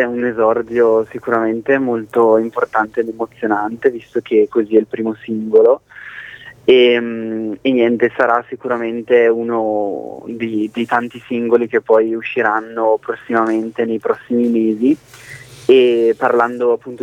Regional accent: Brescia, Lombardy, Italy; now in Milan, Italy; Sì, in realtà io sono di Brescia, però di Brescia.

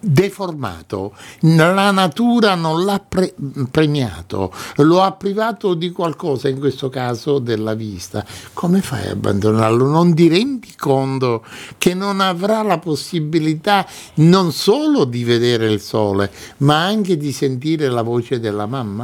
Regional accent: Milazzo, Sicily, Italy; Quindi noi siamo i migliori, però a Milazzo abbiamo già i dolci favolosi.

